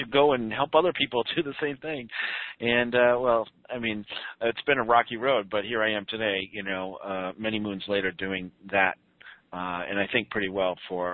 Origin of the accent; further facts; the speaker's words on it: Boston, Massachusetts, United States; Yeah, I am from Boston. You might hear a little get out of here over there. I'm a Boston fan.